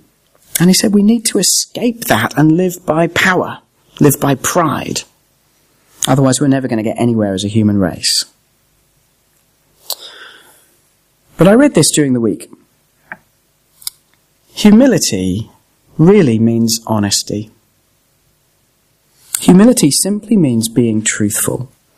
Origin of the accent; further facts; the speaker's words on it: United Kingdom; And as a Brit, I found myself feeling very proud